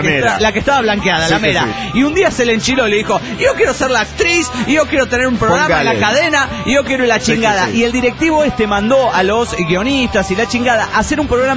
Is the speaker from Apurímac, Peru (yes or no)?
no; Lima, Peru; de donde soy, de Lima, Perú